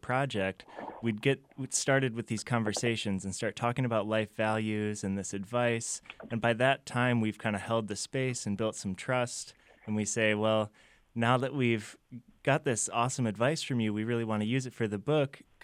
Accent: Michigan, United States; I was living in Los Angeles. I'm from Michigan originally.

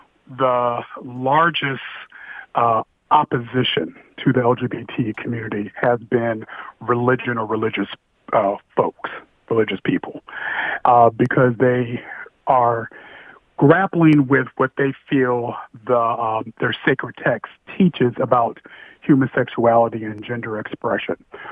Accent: Indiana, United States; So I'm from Indiana, and I was a Baptist minister for about a decade.

